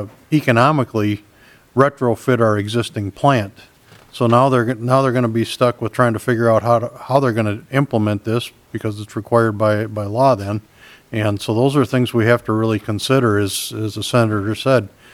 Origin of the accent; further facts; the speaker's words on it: Red Wing, Minnesota, United States; my hometown of Red Wing is very nervous about these new levels